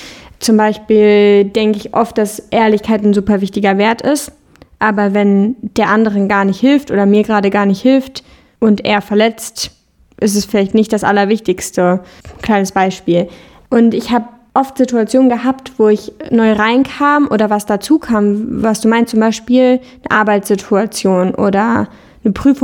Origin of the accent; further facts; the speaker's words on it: Cologne, North Rhine-Westphalia, Germany; Ich bin in Köln aufgewachsen, in der Stadt, in der wir jetzt beide auch wohnen. Und bin irgendwann nach Wien für eine kurze Zeit und dann nach Hamburg für geplant eine lange Zeit.